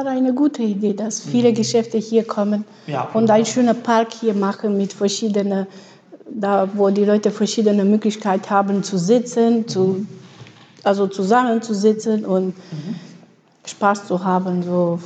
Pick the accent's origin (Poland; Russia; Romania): Romania; now in Stolberg, Germany; Ich komme ursprünglich aus Rumänien. Ich bin in Stolberg seit 19 Jahren.